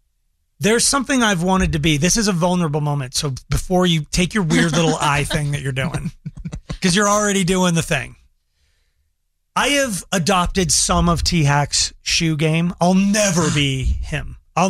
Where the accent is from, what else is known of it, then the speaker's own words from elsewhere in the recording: Longmont, Colorado, United States; But I'm from Longmont, Colorado. If there's bagged milk, it would be there.